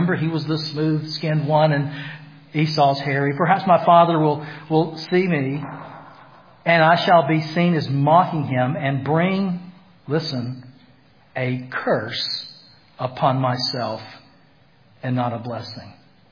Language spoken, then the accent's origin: English; Greenville, United States; We had about 150 acres. I grew up in Greenville, and a good bit of it was in corn.